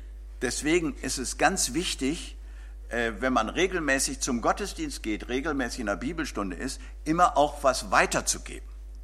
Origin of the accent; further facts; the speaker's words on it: Bielefeld, North Rhine-Westphalia, Germany; So, ich komme auch aus Bielefeld.